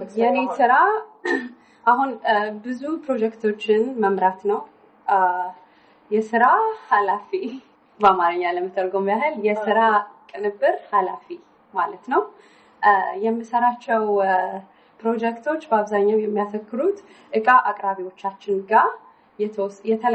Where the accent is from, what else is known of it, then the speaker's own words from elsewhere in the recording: Addis Ababa, Ethiopia; moved away as an adult; also born or lived in Dessie / Saudi Arabia / Malaysia; የተወለድኩት ደሴ ከተማ ነው። ያደግኩት ብዙ ሀገሮች ነው። አዲስ አበባ አደግኩኝ። ትምህርት ቤት የተወሰነ ጊዜ አዲስ አበባ ሄጃለሁ። ሳውዲ ደግሞ ቤተሰቦች የነበሩ እዛም ሳውዲም አድጌያለሁኝ።